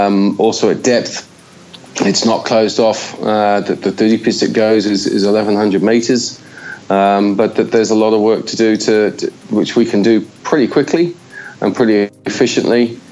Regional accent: England, United Kingdom; accent: Australian; also born or lived in Australia; Well, despite the slight Aussie accent, I am from England.

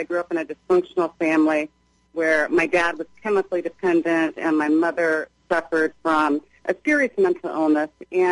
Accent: Seattle, Washington, United States; I grew up in Seattle during the late 80s and 90s.

